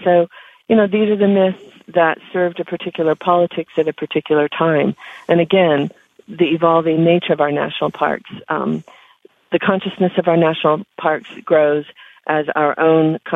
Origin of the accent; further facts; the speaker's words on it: the American West, United States; growing up in the American West, I was told that Native people did not inhabit Yellowstone